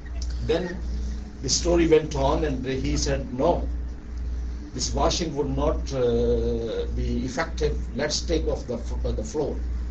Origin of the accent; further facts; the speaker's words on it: Pakistan; I'm basically from Pakistan.